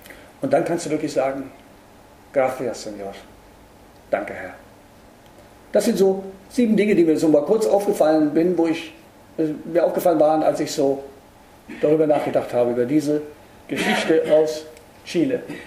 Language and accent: German; Berlin, Germany; Ich komme aus Berlin, Hauptstadt der Gottlosen, sage ich immer gerne.